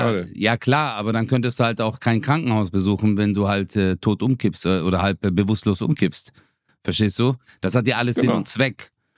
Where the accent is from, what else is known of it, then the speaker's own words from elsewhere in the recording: Turkey; now in Germany; Bruder, ich kann doch als Türke, würde ich das sogar sagen, hey, ich finde es schön, ich bin stolz drauf, hier in Deutschland in Frieden leben zu können